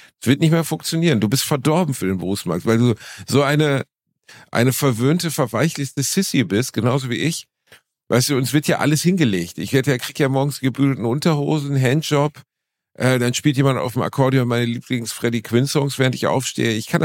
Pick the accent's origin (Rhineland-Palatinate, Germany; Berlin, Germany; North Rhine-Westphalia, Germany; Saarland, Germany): North Rhine-Westphalia, Germany; Gelsenkirchen; In Gelsenkirchen, meiner Heimatstadt.